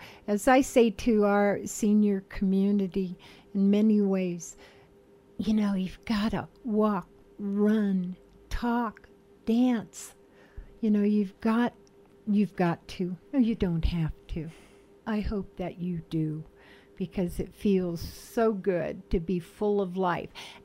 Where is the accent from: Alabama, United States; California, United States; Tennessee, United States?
California, United States; moved away; I'm from California, been here since 2011. This community, Roaring Fork Valley, this community is active.